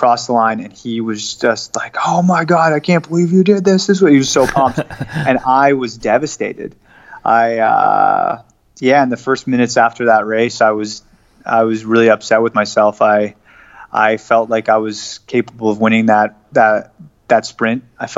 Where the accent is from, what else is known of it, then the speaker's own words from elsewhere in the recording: Canada; feeling that pride as a Canadian was so motivating.